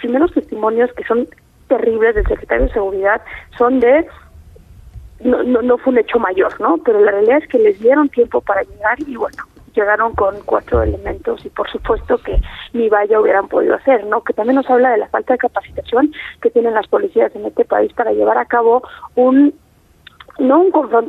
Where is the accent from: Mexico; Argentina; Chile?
Mexico; agradecerte como ciudadana mexicana la entrevista